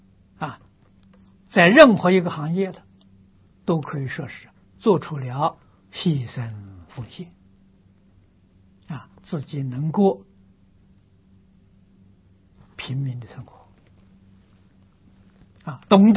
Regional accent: China; 我们中国人的乞丐呀

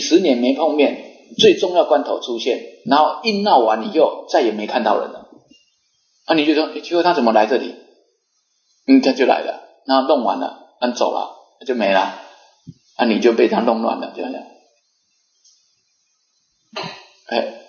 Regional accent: Taiwan; 我们台湾话叫临界价啊

